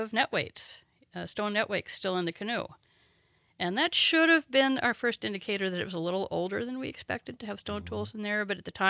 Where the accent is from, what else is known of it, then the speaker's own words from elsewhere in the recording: the Ozarks, United States; So grew up, if my accent may betray, in the Ozark Mountains. So I'm a little bit